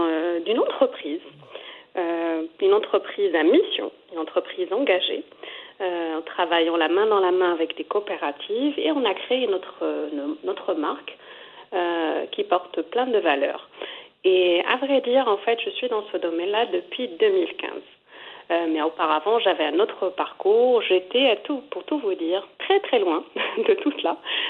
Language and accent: French; Morocco; moved away as an adult; j'ai quitté très jeune le Maroc. J'ai quitté à mes 18 ans pour faire mes études. Donc, je ne connaissais que ma ville natale